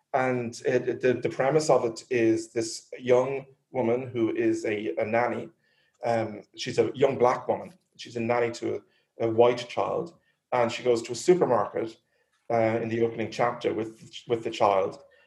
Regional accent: Dublin, Leinster, Ireland; growing up in Dublin

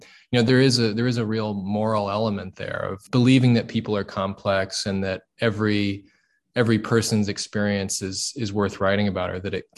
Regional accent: Kentucky, United States; I've talked to them and told them I'm from Kentucky and maybe they're from, you know, an affluent coastal city and they find that southernness or something quaint

